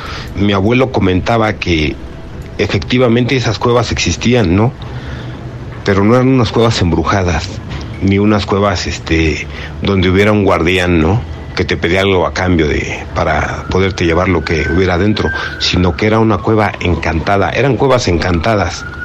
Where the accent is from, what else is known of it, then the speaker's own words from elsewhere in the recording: Mexico City, Mexico; de Ciudad de México, de estos lugares apartados, ¿no?, de la ciudad, acá muy pegado a Santa Fe